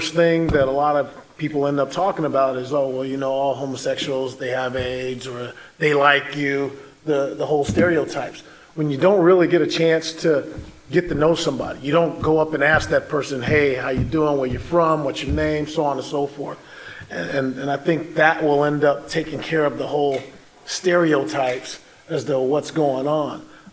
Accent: Las Vegas, Nevada, United States; I'm originally from Las Vegas, so you guys see a lot of stuff on TV that happens in Las Vegas.

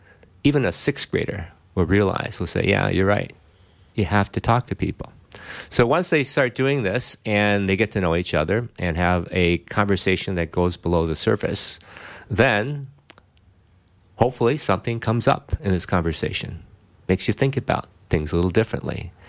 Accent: Duluth, Minnesota, United States; Well, I am a Duluth native, born and raised in Duluth, so it's great to be in the area again.

